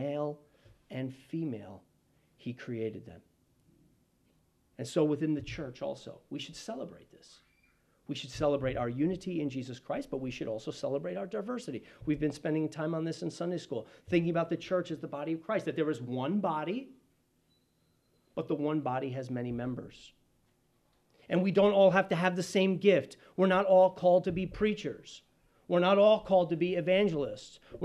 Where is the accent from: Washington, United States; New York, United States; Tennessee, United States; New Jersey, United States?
New York, United States; Pine Bush; you couldn't get more different than, for me, a little kid growing up in Pine Bush, New York.